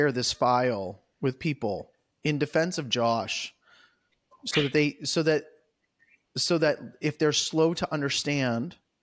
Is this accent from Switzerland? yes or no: no; Ontario, Canada; moved away as an adult; now in Kentucky, United States; I said, oh, well, I'm from Ontario. We just moved down here. We're down here while my son's in school.